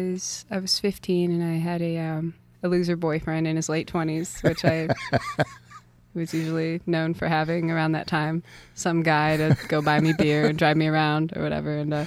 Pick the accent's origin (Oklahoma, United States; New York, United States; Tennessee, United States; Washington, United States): Tennessee, United States; also born or lived in Ohio; I was born in Ohio and I grew up in Tennessee, and you know, I grew up singing in my family's bluegrass band